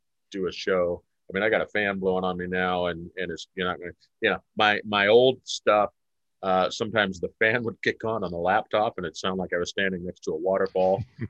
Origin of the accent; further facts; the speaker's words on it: West Coast, United States; Just because I'm from the West Coast and I've got long hair?